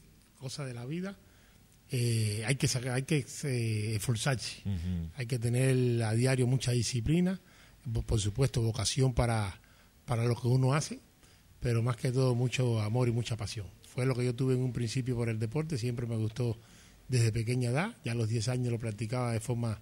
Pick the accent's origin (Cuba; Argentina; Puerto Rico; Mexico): Cuba; Matanzas; Yo soy de Matanzas, de la provincia de Matanzas.